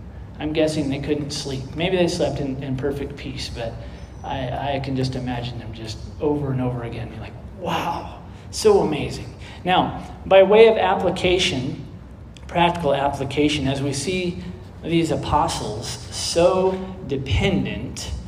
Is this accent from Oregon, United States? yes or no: yes; Oregon, United States; I grew up on the Oregon coast, and I love the imagery.